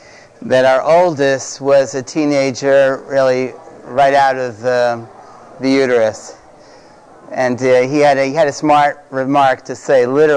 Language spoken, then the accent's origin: English; Brooklyn, New York, United States; now in Chicago, United States; I grew up in an Orthodox Jewish home, and I grew up in Brooklyn, New York. We live in Chicago probably for the last close to 20 years, but I first started out in Brooklyn